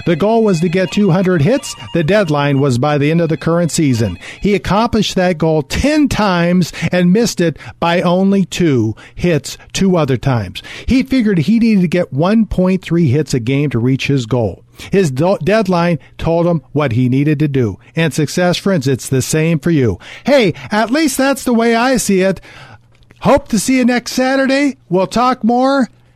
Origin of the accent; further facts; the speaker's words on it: Cincinnati, Ohio, United States; he was a player I grew up watching in Cincinnati, the city where I was born.